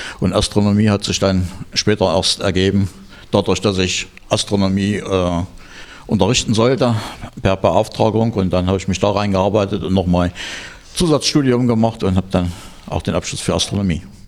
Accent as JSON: {"language": "German", "town": "Heiligenstadt", "region": "Thuringia", "country": "Germany", "also_born_or_lived": "Halle", "lives_now": "Erfurt, Germany", "said": "Ursprünglich komme ich vom Eichsfeld, aus dem ehemaligen Kreis Heiligenstadt. Habe dann in Halle studiert und danach dann hier in Erfurt angefangen mit Arbeiten als Lehrer."}